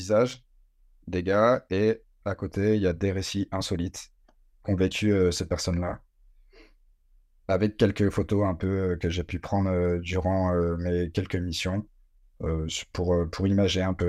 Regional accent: Brittany, France; moi je suis de Bretagne.

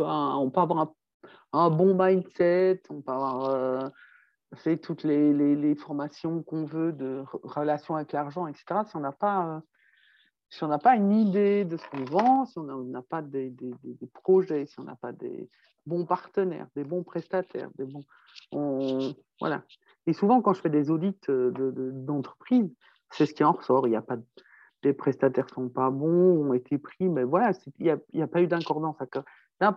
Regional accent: Belgium; C'est mes origines, je suis belge.

